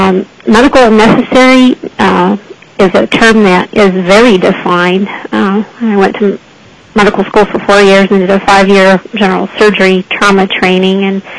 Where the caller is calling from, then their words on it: Anchorage, Alaska, United States; I'm calling from Anchorage, representing myself.